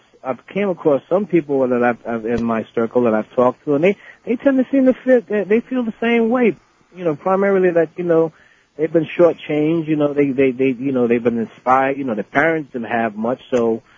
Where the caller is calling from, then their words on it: Brooklyn, New York, United States; Hello, hi … I'm calling from Brooklyn.